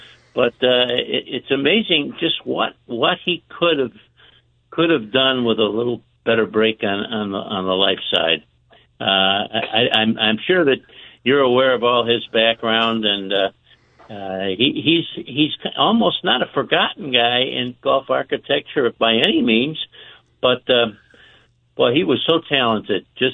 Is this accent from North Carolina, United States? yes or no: yes; North Carolina, United States; born there; I was born in North Carolina, and my daughter lives in Wilmington, so I get in that neck of the woods once in a while.